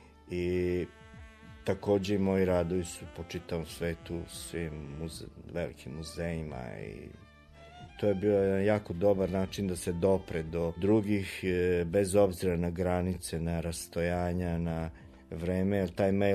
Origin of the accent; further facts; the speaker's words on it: Novi Sad, Vojvodina, Serbia; jer sam na neki način bio prvi put i odvojen od kuće, od Novog Sada. Tamo sam studirao